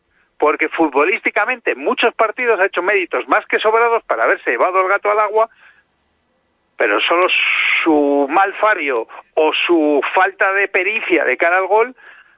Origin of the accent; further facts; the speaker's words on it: Basque Country, Spain; porque somos vascos y tenemos que echarle cojones